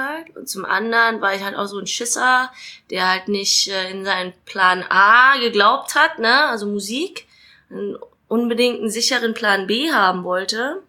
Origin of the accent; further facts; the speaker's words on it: East Germany, Germany; als Ossi-Kind quasi schon fast